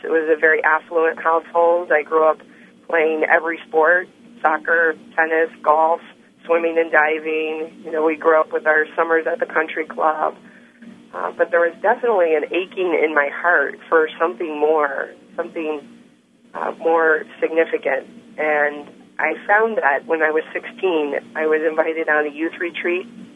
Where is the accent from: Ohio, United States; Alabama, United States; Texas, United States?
Ohio, United States; Dayton; I grew up in Dayton, Ohio, the great Dayton, Ohio, where I met you, Steve.